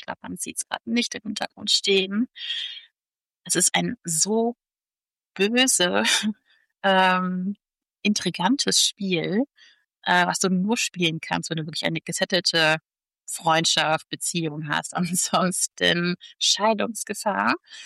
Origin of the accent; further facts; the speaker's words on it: Cologne, North Rhine-Westphalia, Germany; Wir kommen aus der Gegend, wir kennen jede Kathedrale, die darin abgebildet ist. Wir haben sie selber gesehen, besucht. Unsere Kinder sind in Köln geboren.